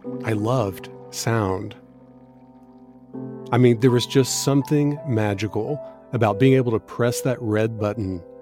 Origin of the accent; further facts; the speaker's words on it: Texas, United States; accent: Texas; also born or lived in Dallas; That's a very twangy Texas accent. I was born in Dallas, in the neighborhood of Oak Cliff, and later my family moved to a small town about an hour away.